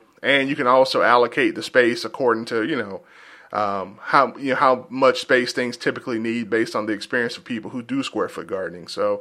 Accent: Georgia, United States; I grew up in the South. I grew up in the South, and I grew up in South Georgia. And we garden, we farm

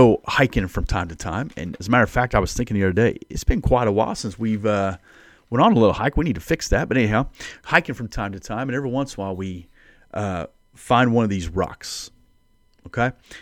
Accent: United States; Now, I grew up right on the Mississippi River.

